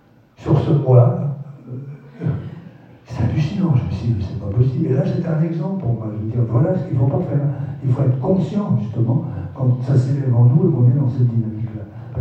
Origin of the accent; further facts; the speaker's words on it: Vincennes, Île-de-France, France; j'étais retourné dans le quartier de mon enfance, à Vincennes, après Paris.